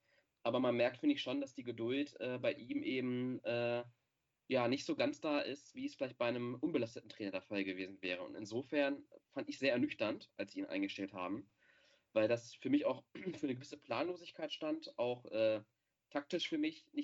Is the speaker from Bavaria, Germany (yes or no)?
no; Hanover, Lower Saxony, Germany; als Hannoveraner